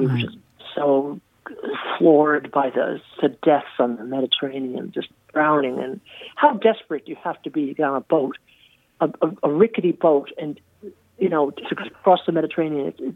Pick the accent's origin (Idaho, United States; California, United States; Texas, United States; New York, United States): New York, United States; Averill Park; I was raised in Averill Park, New York, out in Averill Park. And my father owned a liquor store, and my aunt was the postmaster.